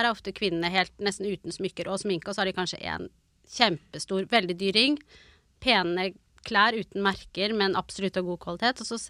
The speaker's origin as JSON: {"language": "Swedish", "country": "Norway", "said": "Jag är en norsk smyckedesigner som säljer fine jewelry som produceras i handlages i Spanien."}